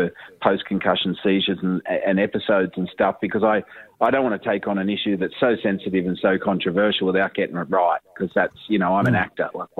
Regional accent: Australia; it's okay to love footy and sport as well as an Australian male.

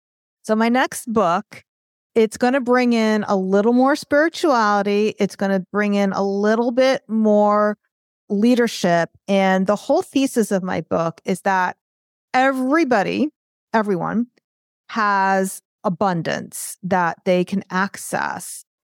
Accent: New York, United States; accent: New York; if you don't like my New York accent.

